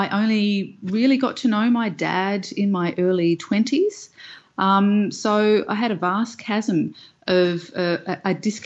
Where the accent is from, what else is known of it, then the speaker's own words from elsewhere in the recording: Canberra, Australian Capital Territory, Australia; I think growing up in Canberra in the early 80s, I didn't have a lot of reference points in terms of colour.